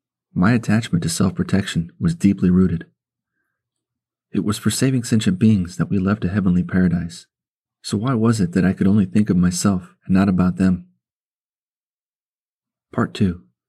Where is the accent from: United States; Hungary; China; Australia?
China; accent: Chinese; But because my Chinese accent is different, sometimes the people in China had difficulty understanding what I was saying.